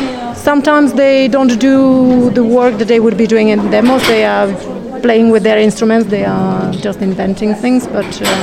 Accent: Prague, Czechia; English is a second language; now in France; No, I'm from the Czech Republic. I was born in Prague.

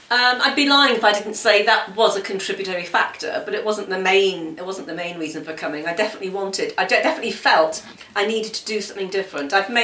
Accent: South West England, United Kingdom; now in France; Dartmoor, because I'm from Devon originally, and I do miss Dartmoor.

